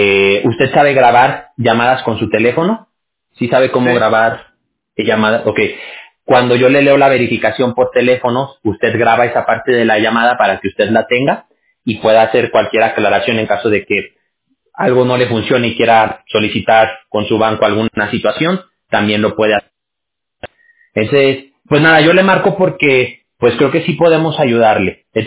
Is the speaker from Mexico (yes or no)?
yes; Aguascalientes, Mexico; Yo soy de Aguascalientes.